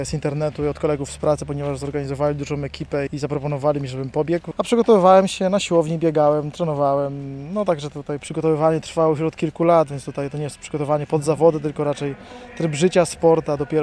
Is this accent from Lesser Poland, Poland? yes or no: no; Silesian Voivodeship, Poland; Pochodzę ze Śląska